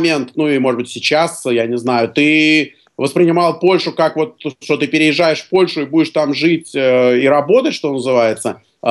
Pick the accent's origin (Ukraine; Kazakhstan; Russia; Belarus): Russia; Moscow; особенно мы, москвичи, мы не в Варшаве, у нас нет проблем с квасом